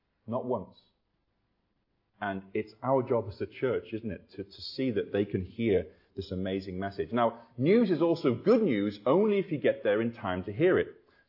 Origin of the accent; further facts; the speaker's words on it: Liverpool, North West England, United Kingdom; I come from Liverpool. I've had speech therapy, in case you're not sure about the accent.